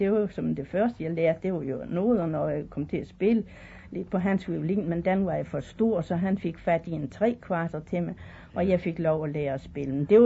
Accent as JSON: {"language": "Danish", "town": "Kattrup", "region": "North Denmark Region", "country": "Denmark", "tie": "born there", "said": "Ja, jeg er født her i Kattrup Sogn. Det er lige nogle minutter herfra, en 10-20 minutters gang her fra Fjerritslev."}